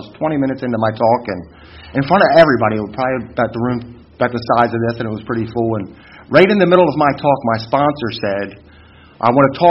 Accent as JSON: {"language": "English", "town": "Baltimore", "region": "Maryland", "country": "United States", "lives_now": "York, United States", "said": "I'm from York, PA, originally from Baltimore, Maryland"}